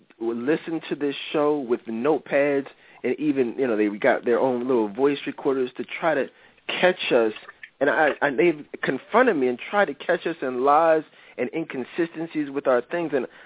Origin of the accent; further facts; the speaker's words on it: Philadelphia, Pennsylvania, United States; We're from Philly, guys. Marv and I are both live in Philly.